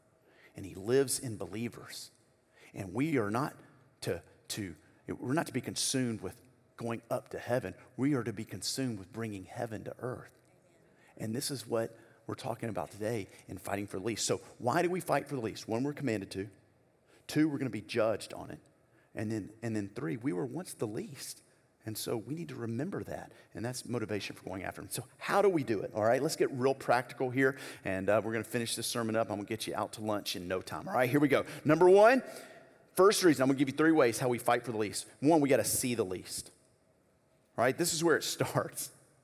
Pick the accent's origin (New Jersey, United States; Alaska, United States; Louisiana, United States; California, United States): Louisiana, United States; I'm from Louisiana, went to school in Arkansas. My family's from Mississippi.